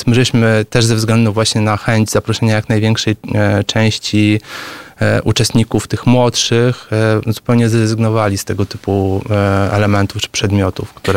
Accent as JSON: {"language": "Polish", "town": "Warsaw", "region": "Masovian Voivodeship", "country": "Poland", "tie": "born or raised there", "said": "ja jestem rodowitym warszawiakiem"}